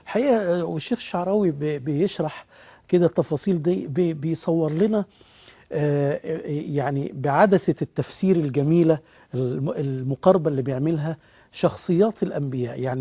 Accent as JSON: {"language": "Arabic", "country": "Egypt", "said": "إحنا كمصريين وكمسلمين"}